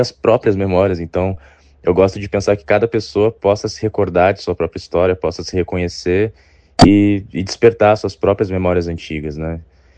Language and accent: Portuguese; Porto Alegre, Rio Grande do Sul, Brazil; eu fico muito feliz de poder expor novamente na minha cidade natal